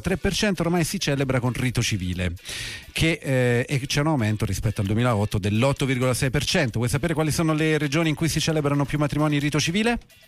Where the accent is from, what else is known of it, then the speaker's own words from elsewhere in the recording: Southern Italy, Italy; Insomma, essendo un meridionale e durando molto i matrimoni dalle mie parti, sono un po' faticosi.